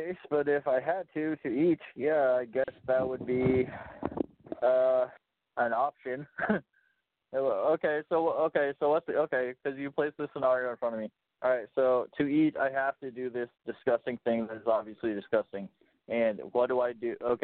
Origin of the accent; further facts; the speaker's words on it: Chicago, Illinois, United States; I get why we have prostitutes, man. I'm from Chicago.